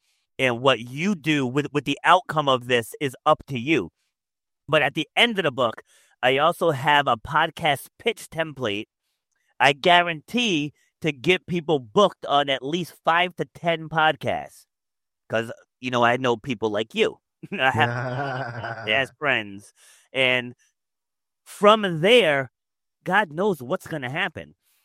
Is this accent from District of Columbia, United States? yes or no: no; Queens, New York, United States; So I was born in Queens, New York. And so I guess when my mom, if I remember the story correctly, when my mom was pregnant with me, we were living in Brooklyn, but their apartment burned down. So they had to go into the projects in Queens